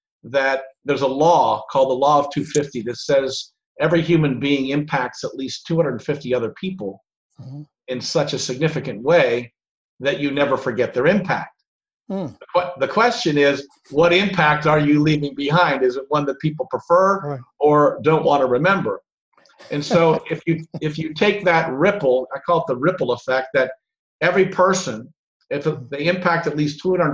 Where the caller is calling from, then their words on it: Union, Kentucky, United States; I'm in Union, Kentucky.